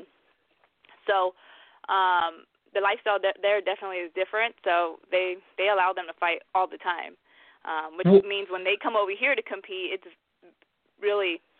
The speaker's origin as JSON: {"language": "English", "town": "Wilmington", "country": "United States", "tie": "born or raised there", "said": "growing up in Wilmington, you know, I've had my practice."}